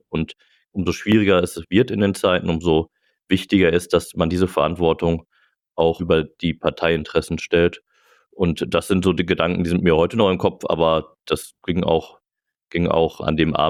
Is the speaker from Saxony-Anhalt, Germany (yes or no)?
no; Marl, North Rhine-Westphalia, Germany; Aber Marl ist meine Heimatstadt.